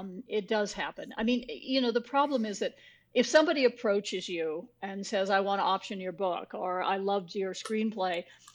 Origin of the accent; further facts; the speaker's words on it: New Mexico, United States; I started out riding Western because I lived in New Mexico. I grew up in New Mexico.